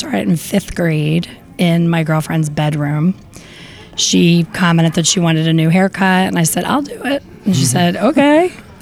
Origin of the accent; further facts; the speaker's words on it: Philadelphia, Pennsylvania, United States; This is my hometown, Philadelphia. Philly, right? Born and raised.